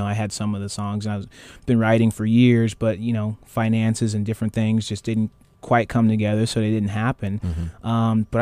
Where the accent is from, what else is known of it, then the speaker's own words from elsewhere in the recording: Pittsburg, California, United States; I'm from the East Bay originally. Actually, grew up in Pittsburgh, California. Went to grade school and high school there.